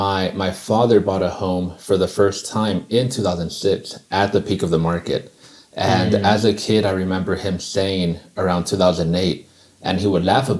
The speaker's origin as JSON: {"language": "English", "town": "Rogers", "region": "Arkansas", "country": "United States", "tie": "born or raised there", "said": "I had a totally different upbringing than I think I would have had growing up in Los Angeles. Not to mention, buying a home in LA, even at the time, was more challenging than it is buying a home in Arkansas."}